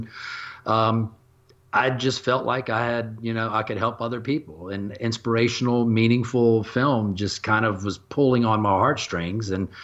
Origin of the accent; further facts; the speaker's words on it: Louisiana, United States; So, I mean, you know, I'm from Louisiana. I went to LSU for mechanical engineering.